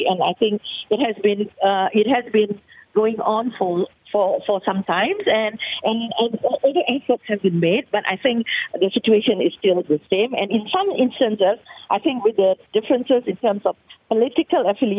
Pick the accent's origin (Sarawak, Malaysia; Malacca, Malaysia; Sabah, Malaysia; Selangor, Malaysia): Sarawak, Malaysia; my own state, my favorite state, the state of Sarawak. I'm from Sarawak. Now everybody knows that the size, you know, the size of the state is really like it's the biggest state in Malaysia. In fact, it's bigger than Peninsula Malaysia.